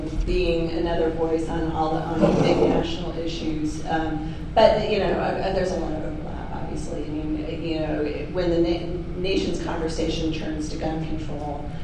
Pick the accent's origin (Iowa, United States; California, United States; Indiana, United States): Iowa, United States; Ames; a shooting in Ames, which is my hometown, 40 miles north of here